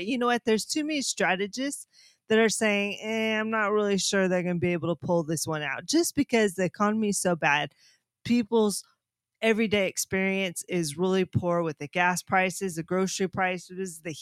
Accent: California, United States; We are from Northern California.

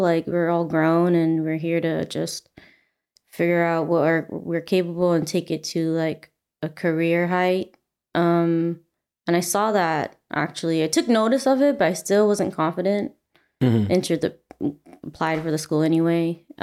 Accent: Long Beach, California, United States; Yes, I'm from Long Beach, Southern California. So from LA, it's like 30, 40 minute drive with no traffic. Born and raised

